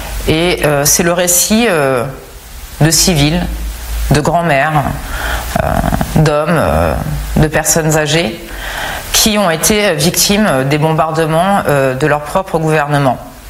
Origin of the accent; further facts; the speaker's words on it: France; surtout en tant que Française où on a l'habitude de clamer et de défendre les droits de l'homme.